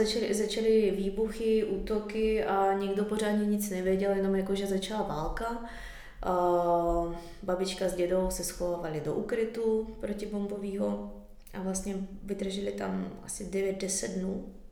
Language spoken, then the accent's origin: Czech; Kharkiv, Kharkiv Oblast, Ukraine; Czech is a second language; now in Czechia; Já jsem z Charkova, z východní Ukrajiny, to je vlastně hranice s Ruskem.